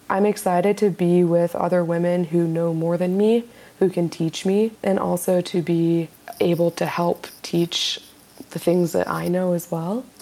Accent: Fairbanks, Alaska, United States; So I'm from Fairbanks, Alaska, born and raised there, and I just grew up in a family that did a lot of things outside year-round.

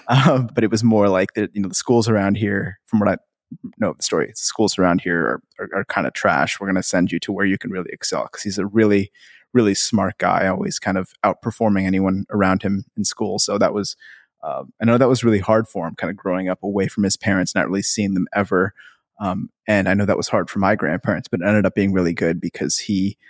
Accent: India; born there; I was born in India in the 80s, and my folks or my mom and dad are both Indian. So we're like, we joke that we're like millionth generation Indian.

